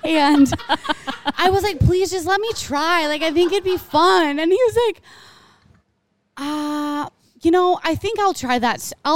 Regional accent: Midwest, United States; Like, we're from the Midwest, y'all.

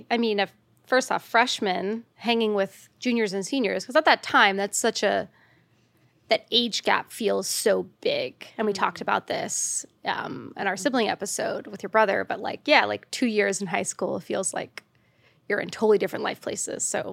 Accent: the South, United States; And I grew up in the South in the suburbs.

